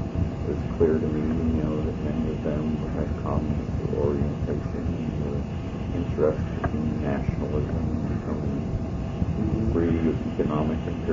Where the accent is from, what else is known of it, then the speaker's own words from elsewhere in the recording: New London, Connecticut, United States; born there; Well, actually, I was born in New London, Connecticut.